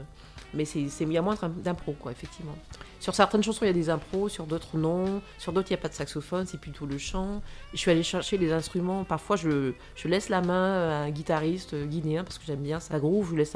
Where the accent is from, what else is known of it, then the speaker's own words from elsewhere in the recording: French Antilles, France; Parce que bon, je suis des Antilles, donc il faut imaginer le bassin, donc c'est l'Amérique, c'est la Caraïbe.